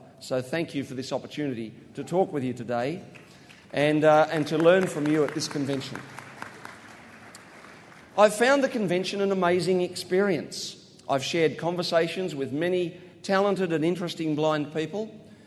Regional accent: Australia; accent: Australian; because I hope that the jokes are still clear in my weird Aussie accent.

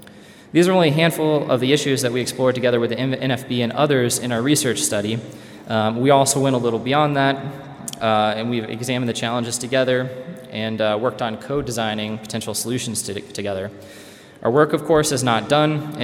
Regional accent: Kansas City, United States; actually going from where I grew up in the Kansas City area to a robot competition here actually in Las Vegas.

